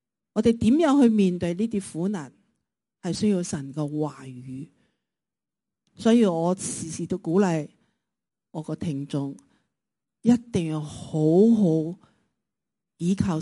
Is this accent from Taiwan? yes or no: yes; Taiwan; Cantonese is a second language; now in Hong Kong; 1980年我是台湾过来香港，是见到上海院读书，是那段时间学到这个广东话，之前是不懂广东话的，都没听过广东话。